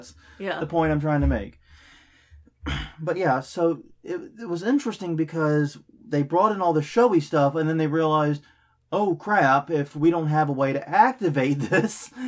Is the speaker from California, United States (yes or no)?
no; South Carolina, United States; But I grew up in South Carolina.